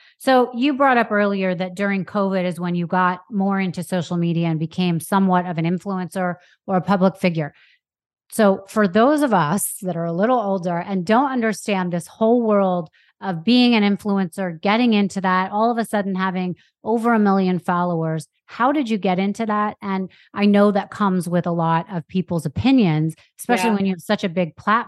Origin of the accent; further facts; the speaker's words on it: Manhattan, New York, United States; You know, when I was growing up in Manhattan, I went to an all-girls private school.